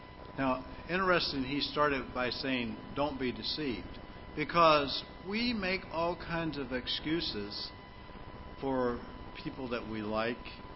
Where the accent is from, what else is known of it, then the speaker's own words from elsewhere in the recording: Pittsburgh, Pennsylvania, United States; And one time, I grew up in Pittsburgh.